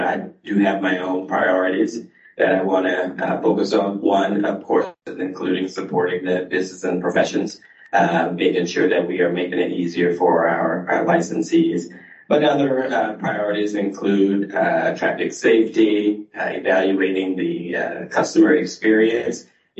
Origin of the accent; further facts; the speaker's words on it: Louisiana, United States; moved away as an adult; now in Washington, United States; But I've been in Washington State for 30 years now. So I was born and raised in Louisiana. I was reared there, got my education there, and moved to Washington to work for the United States Department of Energy.